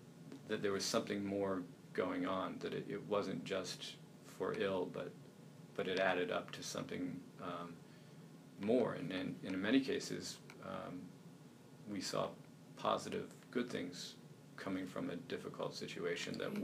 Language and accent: English; Maine, United States; B. Dalton, I grew up in Maine, so B. Dalton Booksellers was a big one.